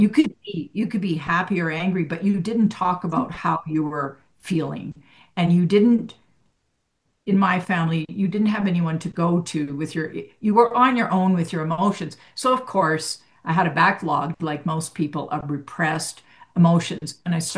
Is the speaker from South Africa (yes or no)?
no; Edmonton, Alberta, Canada; as a child, I grew up in Edmonton, Alberta, Canada, where it's really cold in the winters.